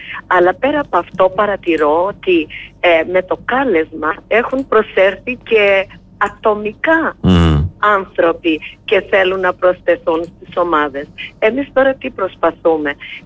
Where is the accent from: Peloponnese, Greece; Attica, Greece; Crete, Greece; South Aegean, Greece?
Crete, Greece; Ano Asites; ξεκινήσαμε πρώτα απ' όλα από το χωριό μου της Άνω Ασίθες